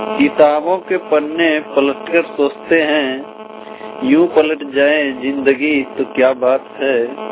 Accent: Godda, Jharkhand, India; मैं गोड्डा निवासी गोड्डा के रहने वाला हूँ।

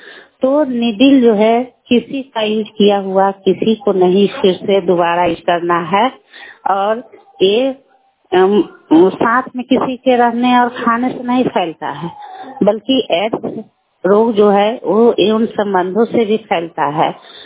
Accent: Bihar, India; और मैं शीतल भकुरा पंचायत के निवासी हूँ।

